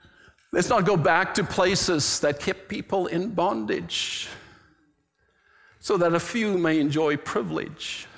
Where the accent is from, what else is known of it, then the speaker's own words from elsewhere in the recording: South Africa; I was raised in South Africa. If you don't know yet, you will, because I'll say it again next week. I was raised during apartheid, legalized segregation.